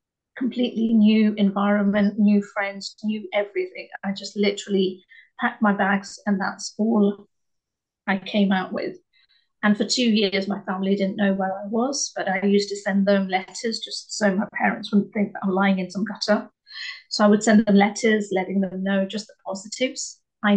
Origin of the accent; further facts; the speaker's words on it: England, United Kingdom; I'm a British Asian being Indian. Because I know Asian is different in different parts of the world, but Indian, British woman, and I'm second generation in my family.